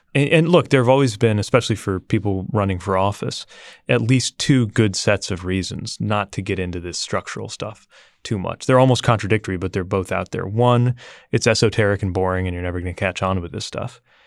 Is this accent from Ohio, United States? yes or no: no; Indiana, United States; Birch Bayh, my home state senator in Indiana